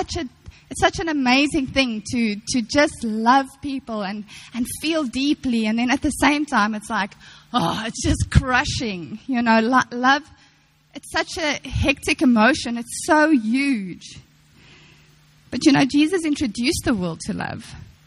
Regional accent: South Africa; being a South African, I can speak on this, not necessarily a Cape Townian

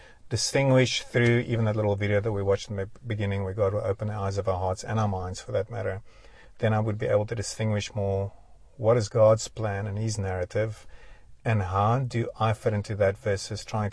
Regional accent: South Africa; I'm not a Jew that lived 3,000 years ago. I'm a South African living today.

